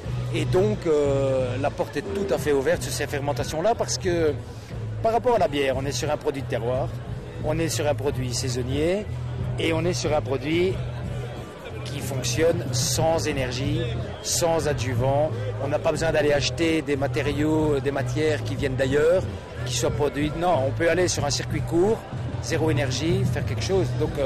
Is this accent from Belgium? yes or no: yes; Mons, Wallonia, Belgium; Mons est la première ville sur l'axe Paris-Bruxelles après la frontière.